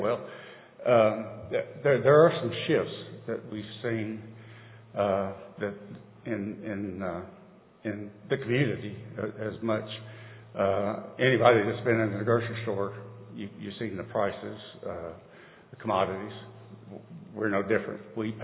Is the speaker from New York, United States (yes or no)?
no; Richmond, Virginia, United States; moved away; Me and my brother, I had a brother. We were raised in Richmond, Virginia, and we were transferred up here.